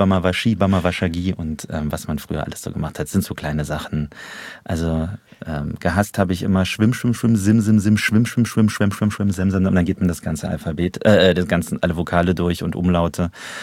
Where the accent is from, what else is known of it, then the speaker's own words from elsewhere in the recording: Trier, Rhineland-Palatinate, Germany; ich komme aus Trier, also Erzbistum, sehr katholische Stadt. Ich bin getauft, gefirmt und all diese ganzen Sachen, Kommunion, Messdiener gewesen